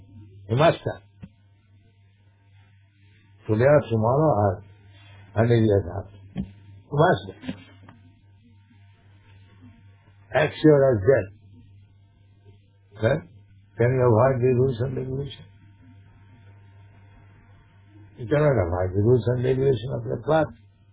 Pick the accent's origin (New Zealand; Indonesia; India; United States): India; I am an Indian. I come from foreign country.